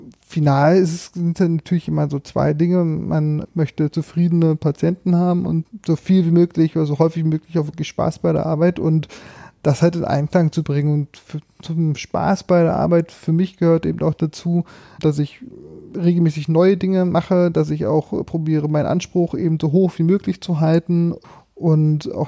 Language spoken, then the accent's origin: German; Brandenburg, Germany; also ich bin quasi den Weg zurückgegangen in meine alte Heimat, Märkisch-Oderland.